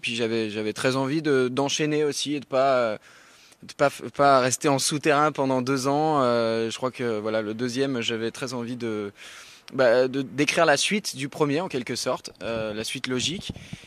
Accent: Nouvelle-Aquitaine, France; J'ai grandi dans la Creuse, donc c'est difficile de faire plus rural que la Creuse. Et je suis fils de prof aussi.

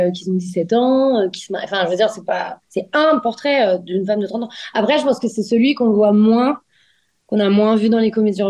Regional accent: Lyon, Auvergne-Rhône-Alpes, France; Moi, je suis de Lyon.

